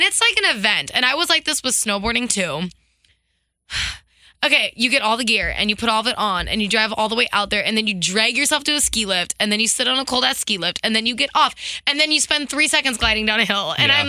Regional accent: North Carolina, United States; also born or lived in Minneapolis; So I'm from North Carolina. Right. I lived in Minneapolis for a little, like a pocket of time.

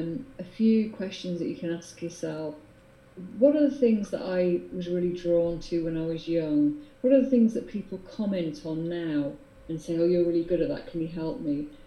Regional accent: United Kingdom; Because we're British and we're modest

